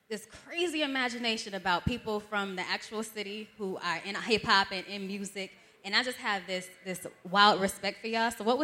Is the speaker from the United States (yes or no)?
yes; Buffalo, New York, United States; I'm like, no, not New York City. I'm from Buffalo, 8 hours that way.